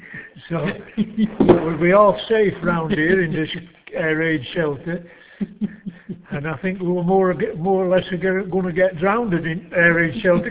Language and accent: English; Fishlake, Yorkshire and the Humber, United Kingdom; born there; I was born in Fish Lake, October 26, 1933, and I've been around ever since.